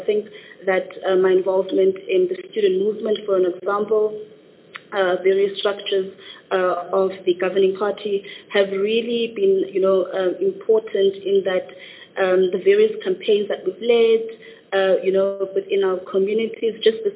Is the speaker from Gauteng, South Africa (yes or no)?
no; Upington, Northern Cape, South Africa; I am from the Northern Cape, a very small town, a very beautiful town called Upington.